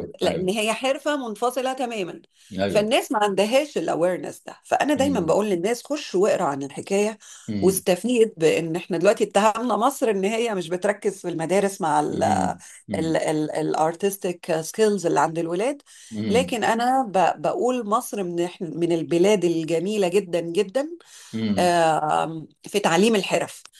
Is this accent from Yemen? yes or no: no; Kuwait; انا درست يعني سنين المدرسه كلها، انا كنت في الكويت، انا اتولدت في الكويت واثقلت هذه الموهبه في الكويت.